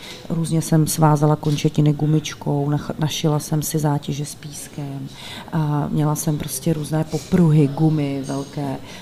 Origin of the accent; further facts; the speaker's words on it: Karlovy Vary Region, Czechia; born there; Tak já jsem se narodila v malinkaté vesničce v Doupovských horách u Karlových Varů, opravdu prakticky na samotě u lesa mezi divokou zvěří